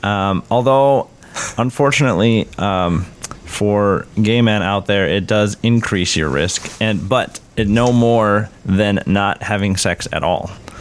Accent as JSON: {"language": "English", "region": "Midwest", "country": "United States", "tie": "born or raised there", "said": "growing up in the Midwest, in the Midwest, that was just like the thing."}